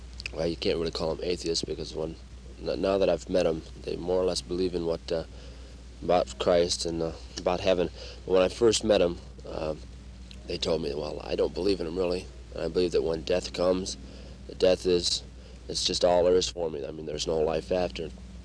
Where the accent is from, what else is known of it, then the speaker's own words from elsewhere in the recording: Canterbury, New York, United States; I'm from Canterbury, New York.